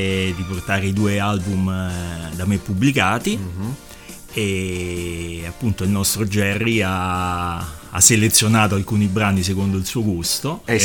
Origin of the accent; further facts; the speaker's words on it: Rome, Lazio, Italy; Allora, io sono di Roma